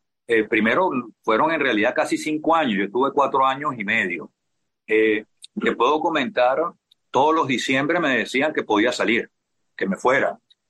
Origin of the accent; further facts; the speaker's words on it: Venezuela; soy el venezolano que más tiempo ha durado en una embajada